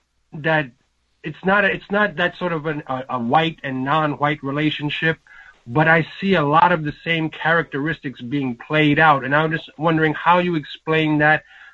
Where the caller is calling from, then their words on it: Japan; Yes, I'm calling from Japan.